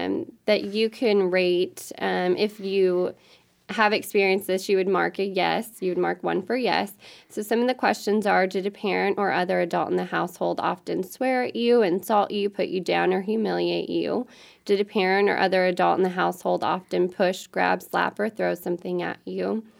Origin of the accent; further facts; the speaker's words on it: Illinois, United States; And, you know, looking at our communities and growing up in Southern Illinois myself, I feel like we've definitely lost that village